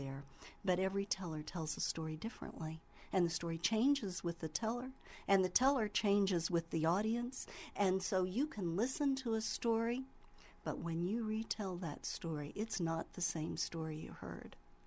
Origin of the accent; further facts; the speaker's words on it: Indiana, United States; we have in the past, but this year it turns out that we're all from Monroe County.